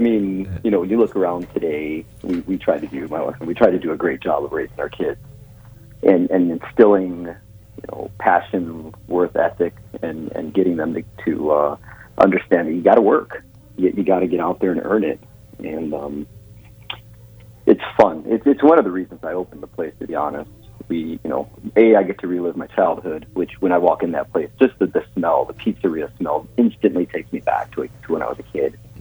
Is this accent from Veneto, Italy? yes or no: no; Sicily, Italy; No, we're all from Sicily.